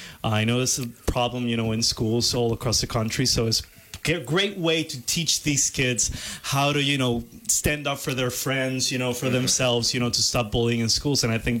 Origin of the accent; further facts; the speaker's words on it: Puerto Rico; now in United States; I'm originally from Puerto Rico, but I'm currently living in Maryland.